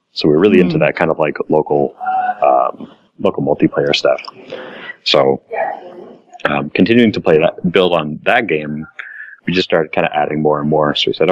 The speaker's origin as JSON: {"language": "English", "country": "Canada", "said": "I'm a Canadian, so I'm not gonna throw stones. I'm sure my accent's pretty thick."}